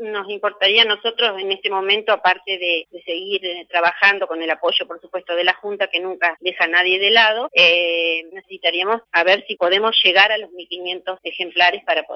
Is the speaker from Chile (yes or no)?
no; Basavilbaso, Entre Ríos, Argentina; porque yo soy de Basavis Basto, por eso me acuerdo cuando se inició como sacerdote.